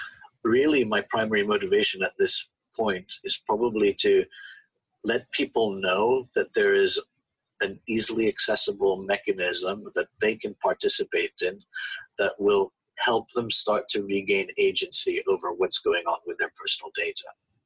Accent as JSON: {"language": "English", "country": "Belgium", "tie": "born or raised there", "also_born_or_lived": "France / England / Finland", "second_language": "English", "moved": "yes", "said": "So I was actually born in France and then grew up in Belgium. That's where I learned English. And then I lived in England a long time."}